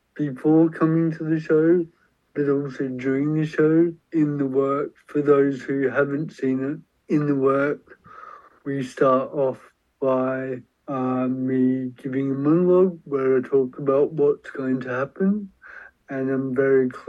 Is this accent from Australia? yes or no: yes; Whyalla, South Australia, Australia; Yeah, so I'm from South Australia originally, from Whyalla, which is 5 hours northwest of Adelaide.